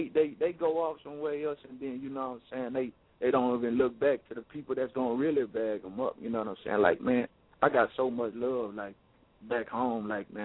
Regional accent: Mansfield, Louisiana, United States; moved away as an adult; also born or lived in Tyler; Well, see, I'm born and raised in Mansfield, Louisiana. That's where I grew up at, you know what I'm saying? At 18, I moved to Tyler Tech.

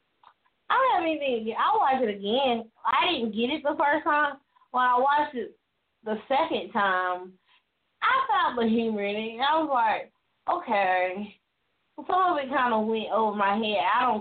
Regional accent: Atlanta, Georgia, United States; I don't have to make it good because I'm from there. I'm from Georgia. I'm from Atlanta.

